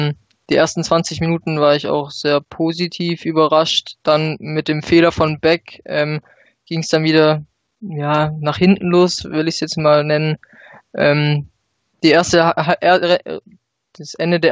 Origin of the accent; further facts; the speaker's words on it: Stuttgart, Baden-Württemberg, Germany; Ich komme hier aus Stuttgart und auch meine Eltern, die haben mich schon im frühen Alter zum VfB mitgenommen